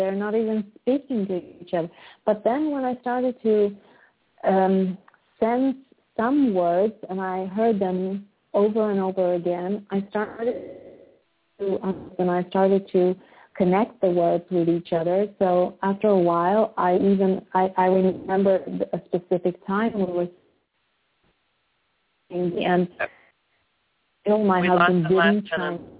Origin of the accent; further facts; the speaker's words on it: Sweden; born there; first language Serbian; English is a second language; Well, I am multilingual because my parents came here in the 1960s from the Balkans, from Serbia, former Yugoslavia, and I was born in Sweden. So, from the beginning I spoke Serbian with my parents, and I could speak Swedish because I went to Swedish school